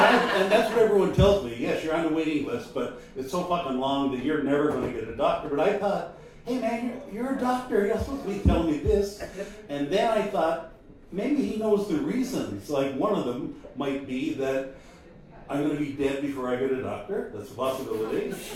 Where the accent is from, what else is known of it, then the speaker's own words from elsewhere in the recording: Newfoundland and Labrador, Canada; I'm from Newfoundland, but I only moved back to St. John's about 2 years ago.